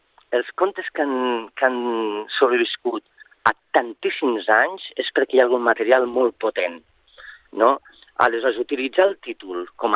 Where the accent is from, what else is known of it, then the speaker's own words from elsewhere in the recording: Lleida, Catalonia, Spain; Tot i que soc de Lleida, des del principi em sonen una mica aquestes cases de l'Eixample, de sostre alt